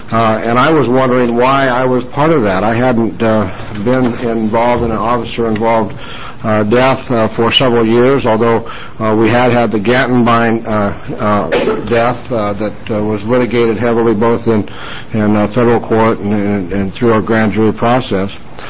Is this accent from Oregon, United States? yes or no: yes; Oregon, United States; But there I am from Central Oregon, and I'm participating with the Attorney General